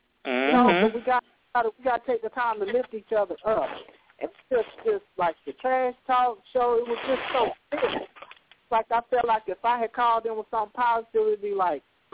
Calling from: North Carolina, United States; I'm calling from North Carolina.

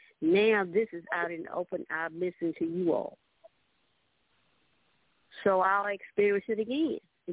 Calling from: Danville, Virginia, United States; from Danville, Virginia.

